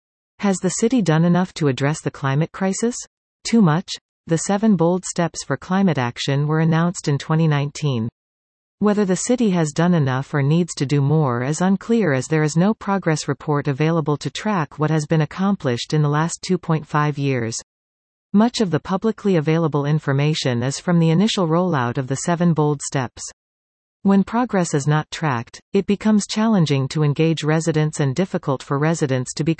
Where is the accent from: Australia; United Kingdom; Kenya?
Kenya; Nairobi; also born or lived in Kisumu, Kenya / Mwanza, Tanzania / Calgary / Toronto; now in New Westminster, Canada; I was born in Kisumu, Kenya, and lived for a while in Mwanza, Tanzania, and then in Nairobi, Kenya. I moved with my family to Calgary, Alberta, and have lived in Toronto, Vancouver, and now in New Westminster.